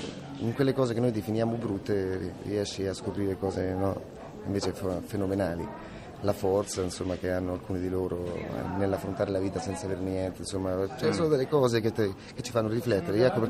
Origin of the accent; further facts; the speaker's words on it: Filottrano, Marche, Italy; noi veniamo dalle Marche, da Ancona … io sono di Filottrano